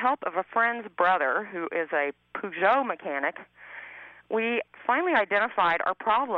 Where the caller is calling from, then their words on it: Smithville, Texas, United States; I'm calling from Smithville, Texas.